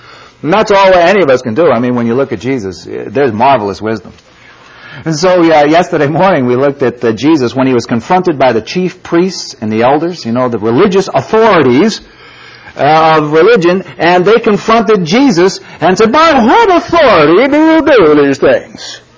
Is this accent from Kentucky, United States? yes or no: no; New York, United States; accent: New York; For me, you got to put up with my New York accent, with my joking, with my chasing rabbits, with my crazy ideas, with my strange way.